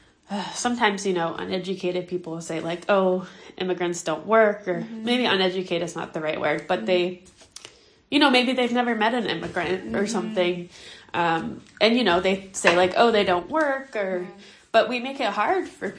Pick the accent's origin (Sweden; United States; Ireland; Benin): United States; Federal Way, Washington; also born or lived in Tacoma, United States; I was born in Tacoma. I grew up in Federal Way, which I don't know if you know, it's like 20 minutes north.